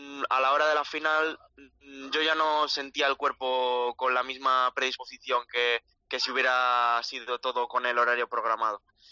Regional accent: Balearic Islands, Spain; yo soy el único mallorquín, los otros tres son gallegos y ellos entrenan en Galicia

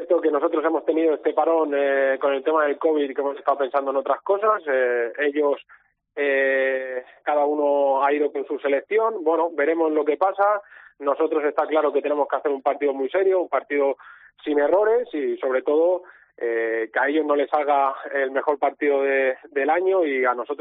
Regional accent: Catalonia, Spain; yo soy catalán y jugar en el Camp Nou es algo especial

